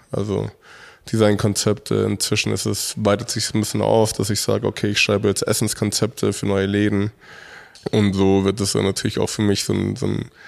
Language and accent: German; Mexico; Jeder soll natürlich so ein bisschen so einen Hauch von meiner Heimat dann probieren können. Ich habe früher oder nach wie vor machen wir das mexikanische Partys.